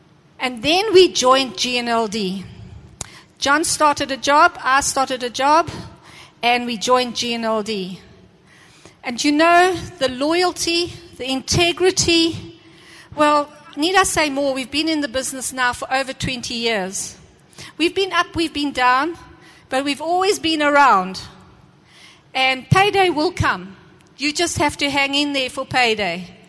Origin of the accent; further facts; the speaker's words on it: Zimbabwe; moved away as an adult; When we came from Zimbabwe, we had $750 in our pockets with three children, and we were just told to get out the country.